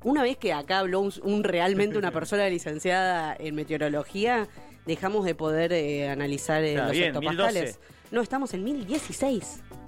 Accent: Argentina; nosotros somos argentinos.

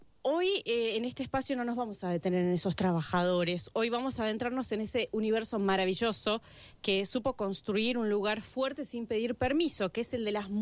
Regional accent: Tucumán, Argentina; Sí, soy tucumana.

